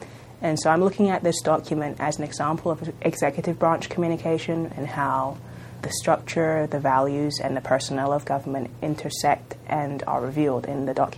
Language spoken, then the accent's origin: English; United Kingdom; it was a fascinating experience for me as a British citizen to see the working of government up close